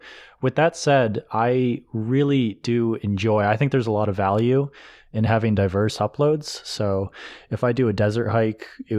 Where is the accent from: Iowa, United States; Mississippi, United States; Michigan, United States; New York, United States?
New York, United States; Rochester; I'm from New York, upstate. I've lived in the state of New York all my life